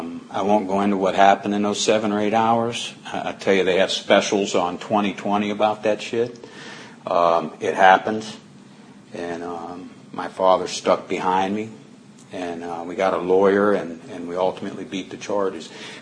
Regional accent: Pontiac, Michigan, United States; born there; I was born in Pontiac, Michigan, August 28, 1963.

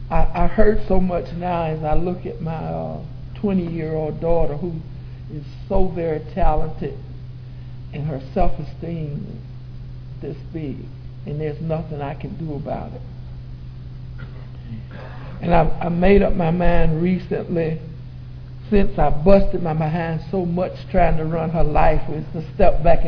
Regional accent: Brunswick, United States; I grew up in Brunswick, and I have one brother. I grew up out in the rural area of Brunswick, Brookman community

